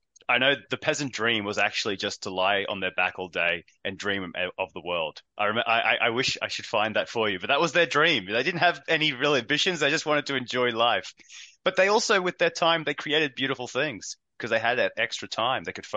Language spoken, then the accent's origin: English; Queensland, Australia; I'm from Queensland. I'm guessing most of the audience is Australian, so central Queensland up in the Whitsundays.